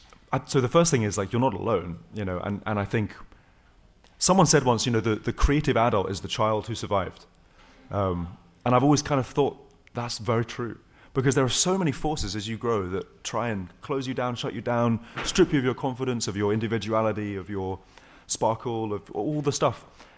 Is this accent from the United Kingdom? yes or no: yes; England, United Kingdom; growing up in England